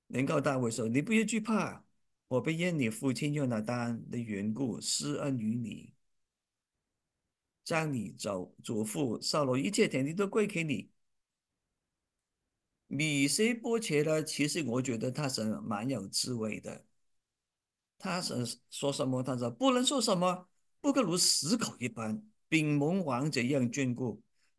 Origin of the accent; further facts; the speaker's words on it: China; 那我们中国人不是说吗？父是英雄儿好汉吗？